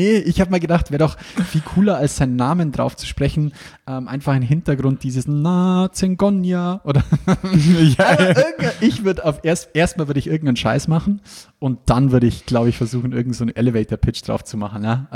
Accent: Ingolstadt, Bavaria, Germany; fragt mich jemand, wo ich her bin und ich sage Ingolstadt.

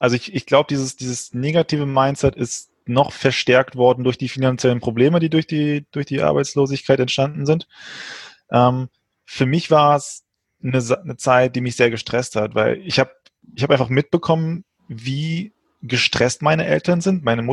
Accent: Frankfurt, Hesse, Germany; also born or lived in Portugal; 27 Jahre jung, gebürtig Portugiese, bin dann relativ früh nach Frankfurt gekommen, hier aufgewachsen, habe hier auch Finanzen und Physik studiert.

